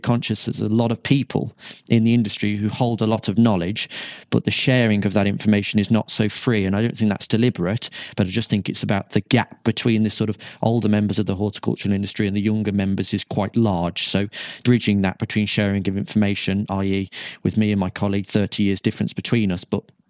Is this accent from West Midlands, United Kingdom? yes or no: yes; West Midlands, United Kingdom; lived abroad for a while, and then came back to my hometown in Shropshire.